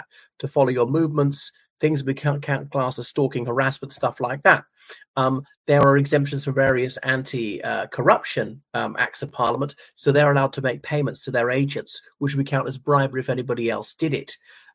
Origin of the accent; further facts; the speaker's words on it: Ireland; from Ireland.